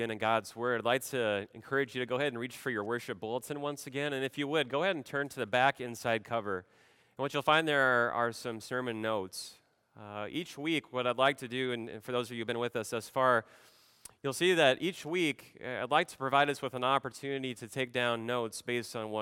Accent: Nebraska, United States; It wasn't long ago that Kara, my wife, and me had the opportunity to return to my home state of Nebraska to spend some time with family and friends

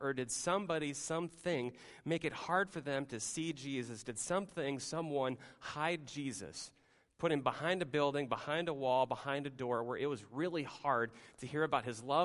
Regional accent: Florida, United States; We just moved here. And then the question that followed was this, well, where are you from? Well, Florida originally.

